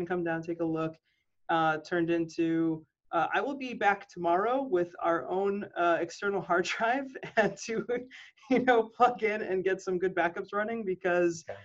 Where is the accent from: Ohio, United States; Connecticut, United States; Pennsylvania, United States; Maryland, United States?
Connecticut, United States; Bristol; Yeah, I grew up in Bristol, Connecticut.